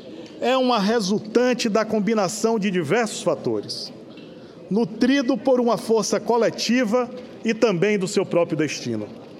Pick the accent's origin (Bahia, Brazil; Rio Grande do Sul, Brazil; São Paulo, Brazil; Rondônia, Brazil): Bahia, Brazil; Salvador; also born or lived in Lauro de Freitas; Carrego comigo traços da capital Salvador, minha cidade natal, mas trago ainda o aprendizado do povo empreendedor de Lauro de Freitas, a cidade que me acolheu no meu primeiro mandato como político